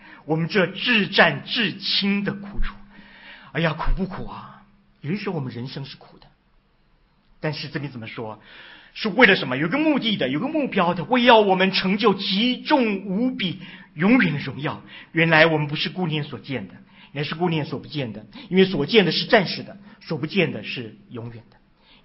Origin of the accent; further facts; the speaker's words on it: Taiwan; 我小时候我在台湾出生长大，每个暑假我都是在外婆家度过的